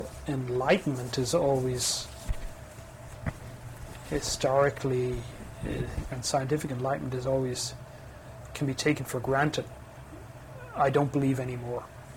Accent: Ireland; But I still like to think in historical terms. Maybe it comes from being Irish

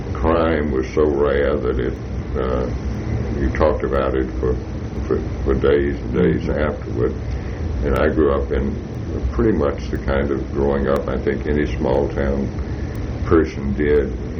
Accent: Rayville, Louisiana, United States; also born or lived in Calhoun; I grew up in two small towns in Louisiana. One is where the experimental farm was, which is a town named Calhoun in North Louisiana. And then the rest of the time in one named Rayville

